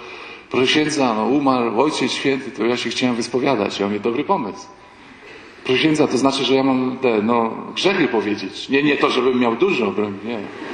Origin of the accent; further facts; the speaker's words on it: Warsaw, Masovian Voivodeship, Poland; ojcze święty, my jesteśmy z Warszawy